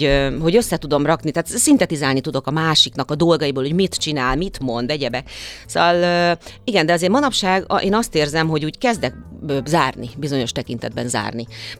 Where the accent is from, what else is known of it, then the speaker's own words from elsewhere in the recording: Hungary; born there; kapcsolatok, tőke nélkül Magyarországra születtem meg egyebek.